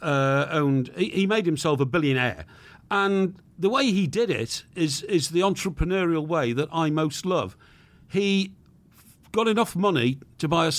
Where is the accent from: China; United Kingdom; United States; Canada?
United Kingdom; Chester, North West England; Even when I was sort of 18 and I was in Chester, my hometown, before I went to university